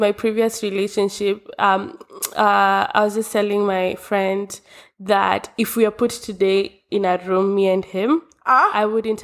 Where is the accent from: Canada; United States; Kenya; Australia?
Kenya; moved away as an adult; And imagine now I'm fresh from Kenya.